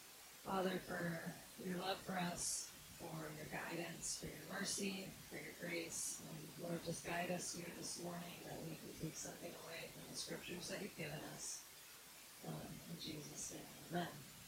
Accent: Seattle, Washington, United States; From the States, we are a cold, rainy state, but we do get some sunshine.

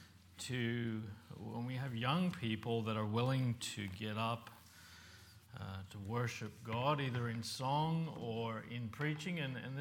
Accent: Papua New Guinea; now in Australia; For myself, I grew up in Papua New Guinea. My parents are Australian. I was born here in Australia. I moved to Papua New Guinea when I was probably 1.5-ish. So an Australian in Papua New Guinea

